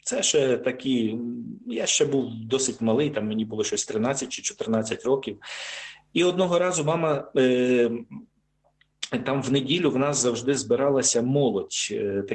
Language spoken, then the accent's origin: Ukrainian; Khmelnytskyi, Khmelnytskyi Oblast, Ukraine; я сам родом з Хмельницького